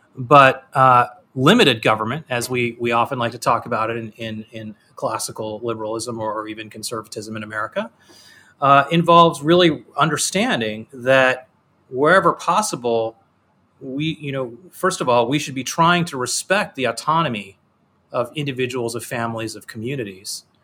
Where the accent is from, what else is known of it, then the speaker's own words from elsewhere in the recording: Michigan, United States; Like, look, I grew up outside of Detroit. I grew up in the 70s and 80s with all of the protectionist stuff.